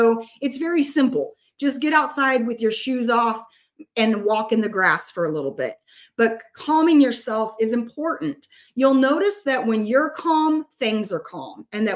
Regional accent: Oregon, United States; I'm from Oregon, and being able to come down to Louisiana and experience the food and the people and the kindness was just an amazing experience.

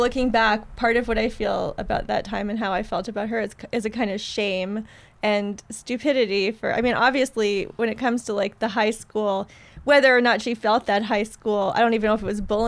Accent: Ottawa, Ontario, Canada; Yeah, that was a big hit when I was growing up in Ottawa.

